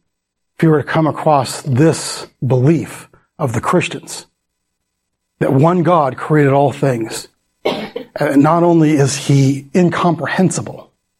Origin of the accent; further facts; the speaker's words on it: Phoenix, Arizona, United States; you know, I'm from Phoenix. And when, you know, in Phoenix, you know, I remember as a kid, my dad would say, go out and count the stars.